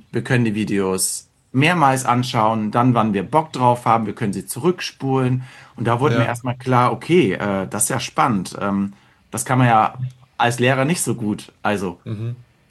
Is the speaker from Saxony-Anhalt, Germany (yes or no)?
no; Bremen, Germany; Ich komme aus Bremen.